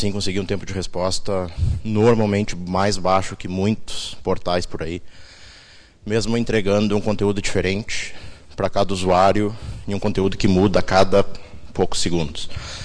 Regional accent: Rio Grande do Sul, Brazil; trabalho no Facebook já há quase um ano, sou aqui do Rio Grande do Sul.

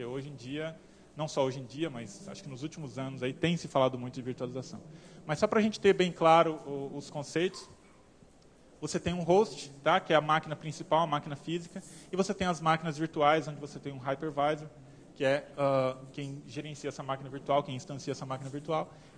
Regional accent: Brazil; eu sou brasileiro, vou falar em português.

